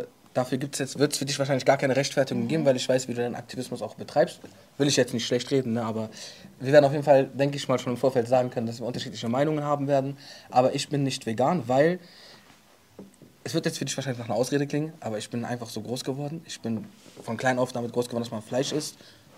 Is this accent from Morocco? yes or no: yes; Morocco; Ich bin Marokkaner.